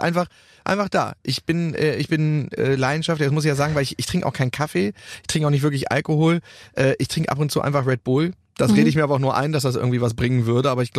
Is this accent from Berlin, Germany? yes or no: no; Cologne, North Rhine-Westphalia, Germany; ich komme ja aus Köln